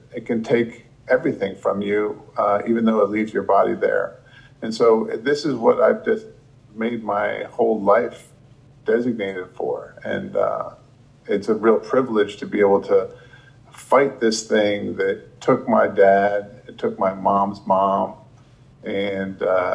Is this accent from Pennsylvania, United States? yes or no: yes; Philadelphia, Pennsylvania, United States; moved away as an adult; I don't even come from Kentucky. I came from Philadelphia 20 years ago to work with him